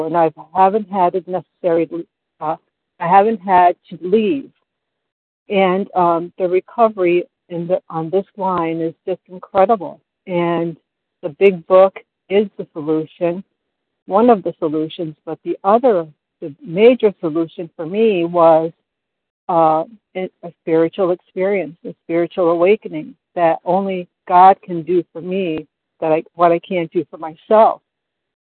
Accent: New York, United States; I'm from New York.

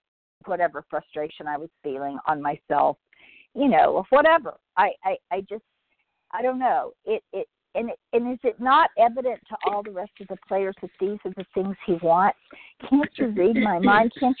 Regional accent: California, United States; from Southern California

